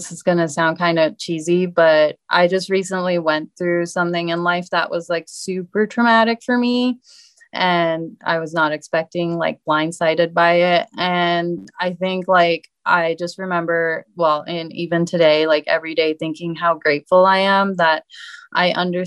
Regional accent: Turkey; I'm originally from Turkey, and Turkish people are known for being obsessed with cats.

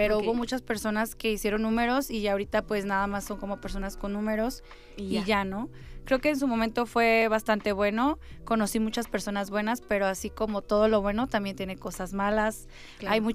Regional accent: Tijuana, Baja California, Mexico; now in Mexico City, Mexico; Tenemos algo en común, Félix y yo. Que los dos somos de Tijuana.

